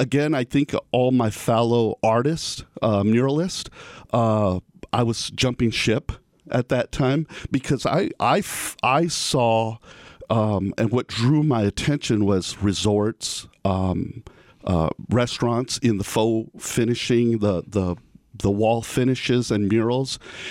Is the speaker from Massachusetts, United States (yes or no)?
no; Superior, Arizona, United States; he built the home that I was raised in there in Superior